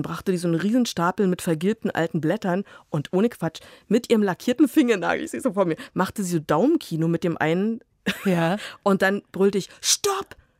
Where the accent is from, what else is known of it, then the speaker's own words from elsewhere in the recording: Berlin, Germany; wo kommen Sie her? Und ich so, aus Berlin? Ostberlin?